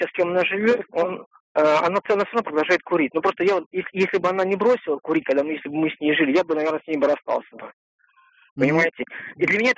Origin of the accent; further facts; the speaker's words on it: Moscow, Russia; я из Москвы.